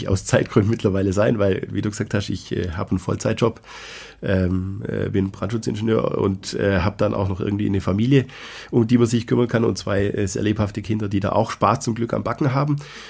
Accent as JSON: {"language": "German", "region": "Baden-Württemberg", "country": "Germany", "said": "als Schwabe schmeißt man ja nichts weg, ne?"}